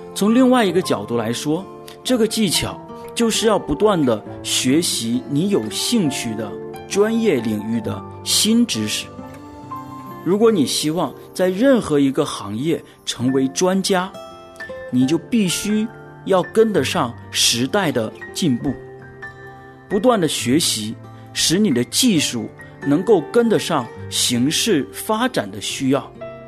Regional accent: China; 我们中国人总是说，书中自有黄金屋，书中自有颜如玉

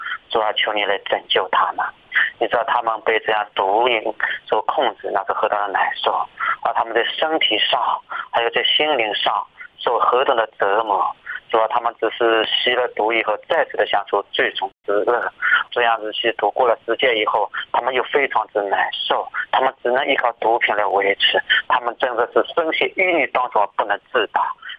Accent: Zhejiang, China; 我是来自浙江省的

